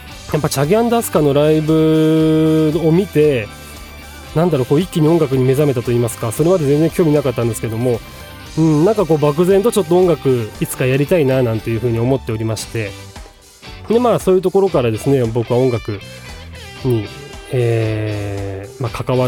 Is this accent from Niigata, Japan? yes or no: yes; Niigata, Japan; 私はですねあの新潟出身の、シンガーソングライターの田舎者でございますから、このバカイネッカというのはですね、新潟弁、まあ、の方言なんですね